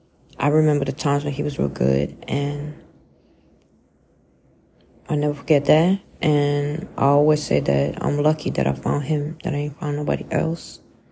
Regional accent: Croatia; English is a second language; And I'm like, I'm from Croatia.

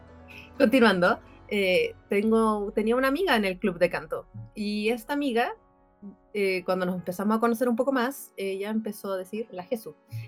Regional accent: southern Chile, Chile; now in Santiago, Chile; sur de Chile. Y digamos que ahí era mucho más difícil acceder a este tipo de cosas. Así que cuando llegué a la capital de Chile, en Santiago, ahí fue como, ¡oh! Se me abrió el mundo.

